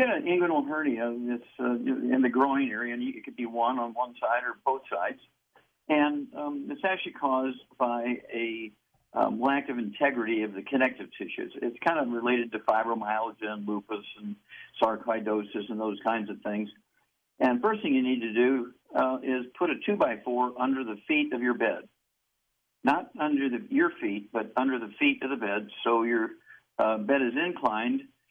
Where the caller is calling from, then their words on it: Turks & Caicos Islands; I'm calling you from the Turks and Caicos.